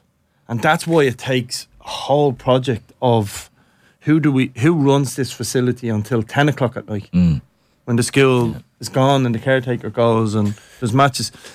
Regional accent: Ballymun, Leinster, Ireland; We'd still have social issues in my area. I grew up in Ballymun's in certain areas.

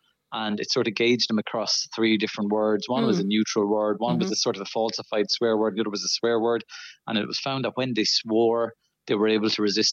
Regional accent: Leinster, Ireland; I'm from Kildare, actually.

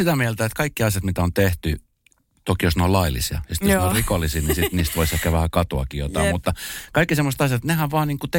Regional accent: Colombia; now in Finland; Etelä-Amerikassa Kolumbiassa, mistä mä oon lähtöisin

